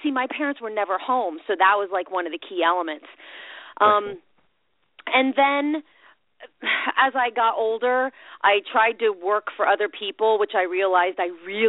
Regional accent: Pennsylvania, United States; I'm from Pennsylvania, so it's typically Tara.

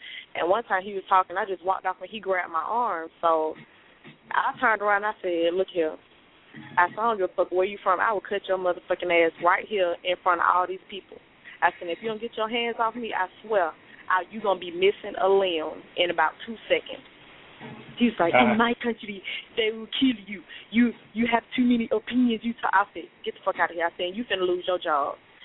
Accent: Atlanta, Georgia, United States; Like, born and raised in Atlanta, they're like, oh, wow, oh, my goodness.

